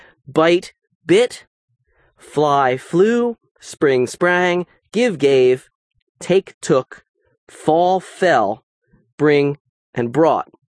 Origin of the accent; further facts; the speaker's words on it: New Jersey, United States; That was great, because I'm from New Jersey, and where we say, if I was you, frequently in informal speech